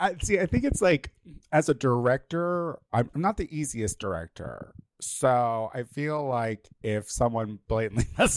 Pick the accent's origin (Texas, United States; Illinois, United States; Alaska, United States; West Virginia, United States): Illinois, United States; now in Los Angeles, United States; You know, I'm from Illinois. I did all my theater stuff in Chicago.